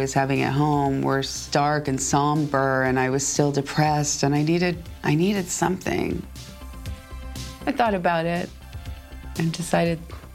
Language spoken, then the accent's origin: English; Los Angeles, California, United States; I grew up in Los Angeles, California. My parents raised me kind of unconventionally.